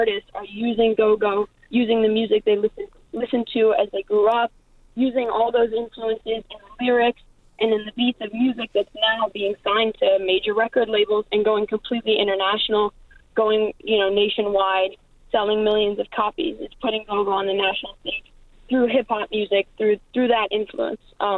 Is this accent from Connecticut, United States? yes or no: no; Washington, District of Columbia, United States; I'm 16 years old. I'm from the Washington, D.C. area.